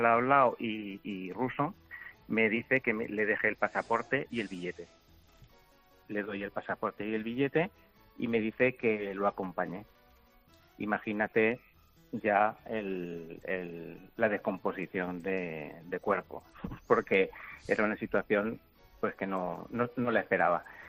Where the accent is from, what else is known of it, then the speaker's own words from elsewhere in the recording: Castilla-La Mancha, Spain; Pues yo primero decir que soy un fósforo manchego casado con una andaluza